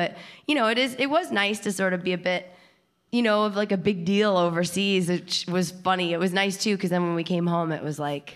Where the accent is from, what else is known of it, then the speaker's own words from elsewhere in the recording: Rock Island, Illinois, United States; I lived in L.A. for 5 years. You know, I grew up in the Midwest, in Rock Island, Illinois, and traveled a bit, and then, you know, went to Hollywood